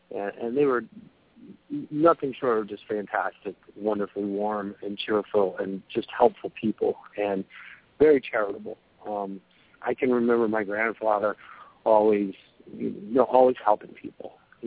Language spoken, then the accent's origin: English; Kentucky, United States; also born or lived in Southwest Virginia; I was raised up in the Appalachian Mountains, in the Harlan County area, but actually, you know, we moved back and forth from Southwest Virginia, Eastern Kentucky, and Northeastern Kentucky as a child.